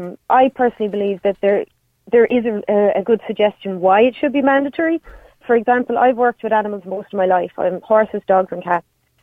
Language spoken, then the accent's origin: English; Munster, Ireland; I'm from Clare.